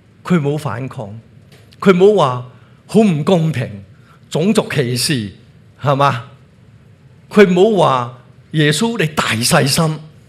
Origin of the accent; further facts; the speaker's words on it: Hong Kong; 因为我们香港人都是很流行这种配得的文化